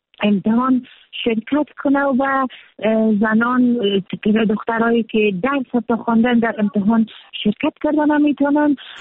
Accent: Afghanistan; ما در جامعه افغانستان به دنیا آمدیم، بزرگ شدیم

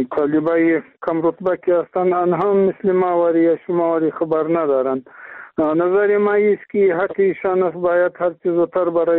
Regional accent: Afghanistan; ما افغان هستیم

